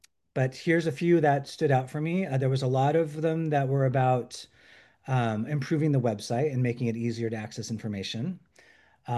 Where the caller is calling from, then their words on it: France; I'm calling from France.